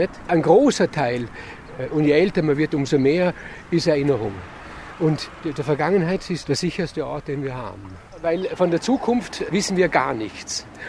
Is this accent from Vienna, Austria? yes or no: no; Hohenems, Vorarlberg, Austria; In Wirklichkeit ist meine Heimat Hohenems. Diese große Identität, die da in der Kindheit gelegt worden ist, ist hier in Hohenems.